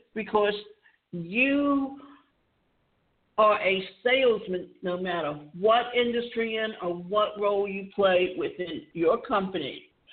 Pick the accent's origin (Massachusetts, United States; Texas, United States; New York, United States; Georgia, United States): Georgia, United States; I'm from Georgia. We kind of talk funny sometimes, but never underestimate us.